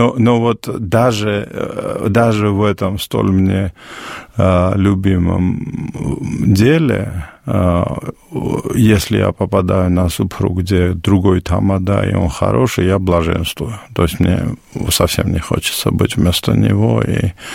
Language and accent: Russian; Georgia; Я родился в 70-м году. Вырос в Советской Грузии